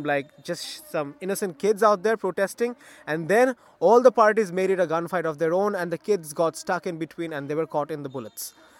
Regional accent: Dhaka, Dhaka Division, Bangladesh; I am a teenager from Dhaka, the capital of Bangladesh, and I am an English medium student

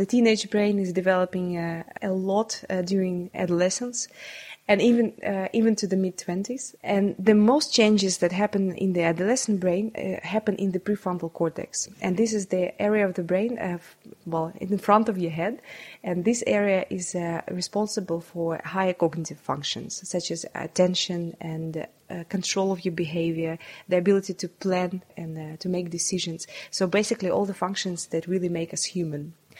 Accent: Saint Petersburg, Russia; I was born and brought up in St. Petersburg. I first went to university in St. Petersburg for 5 years.

